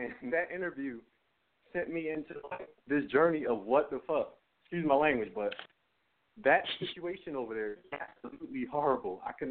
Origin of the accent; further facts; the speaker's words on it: Philadelphia, Pennsylvania, United States; And excuse me, I'm from Philly, so, you know, this is how we talk, so.